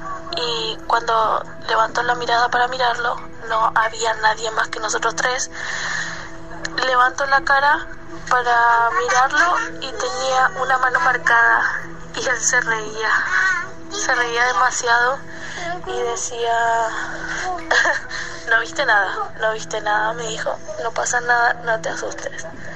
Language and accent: Spanish; Bahía Blanca, Buenos Aires Province, Argentina; soy de Bahía Blanca, Argentina.